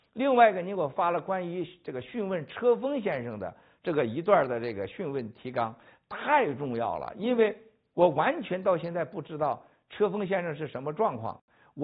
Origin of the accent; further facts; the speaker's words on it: China; 而且犯了我们中国人在世界上所有人都认为的毛病